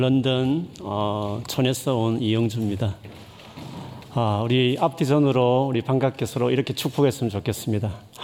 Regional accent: South Korea; moved away; 제가 한국을 떠난 지가 좀 오래돼서 가끔 방문은 하지만 또 자주 방문은 하지 않았기 때문에

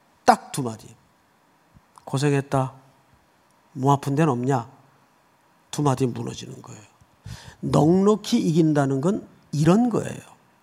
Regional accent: South Korea; 항상 우리는 부르짖는 기도는 한국 사람들 참 잘하는데

